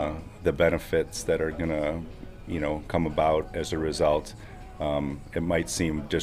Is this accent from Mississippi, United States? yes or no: no; Vernon Hills, Illinois, United States; I'm from Vernon Hills, Illinois.